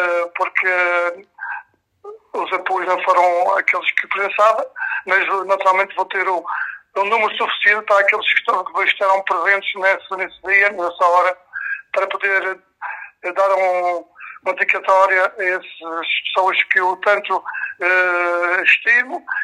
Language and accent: Portuguese; Mexico; as minhas raízes essas que são de Gaula, os meus pais são de Gaula, fixaram-se depois em México e eu e os meus irmãos nasceram em México. Depois é uma passagem pela minha infância, também em México